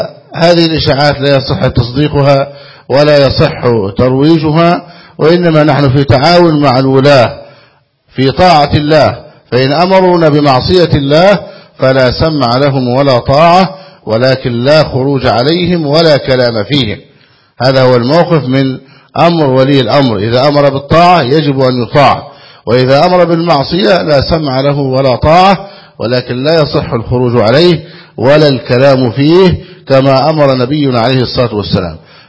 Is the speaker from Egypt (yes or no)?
yes; Egypt; نسأل الله جل وعلا أن يحفظ بلدنا مصر أمنا أمانا